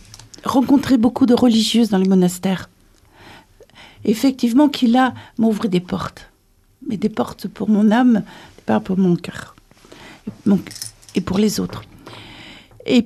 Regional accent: Nantes, Pays de la Loire, France; now in Toulouse, France; je suis arrivée à Toulouse parce que je suis nantaise.

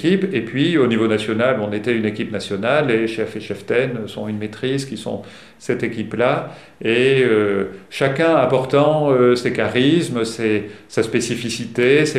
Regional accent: Montpellier, Occitanie, France; Voilà, alors enfin je suis arrivé à venir chez moi, à Montpellier, donc ça a été une longue route.

